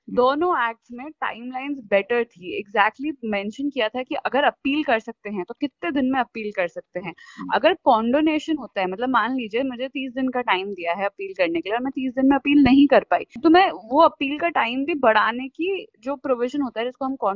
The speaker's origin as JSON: {"language": "Hindi", "town": "Jaipur", "region": "Rajasthan", "country": "India", "said": "मैं वैसे जयपुर की रहने वाली हूँ।"}